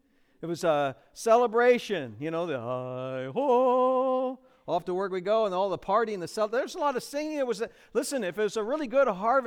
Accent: Ohio, United States; Now, I'm from Ohio.

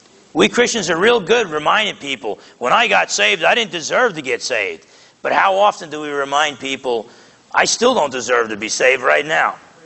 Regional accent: New Jersey, United States; if I was still as blunt as I used to be growing up in New Jersey

